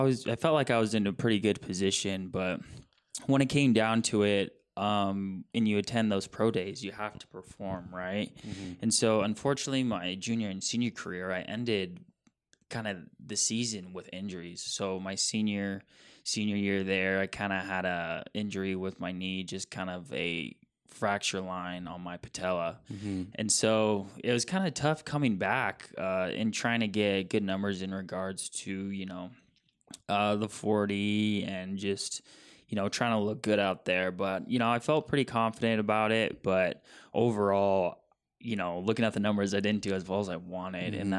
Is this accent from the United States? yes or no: yes; Billings, Montana, United States; I'm a Montana kid, born and raised in Billings, Montana. So, beautiful place, amazing, you know, spot to raise a family.